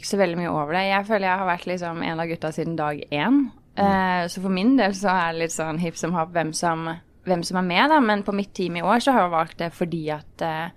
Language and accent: Norwegian; Oslo, Norway; jeg kommer fra Oslo, fra Ekeberg. Vokste opp I en veldig vanlig familie, holdt jeg på å si. Jeg har 4 yngre søsken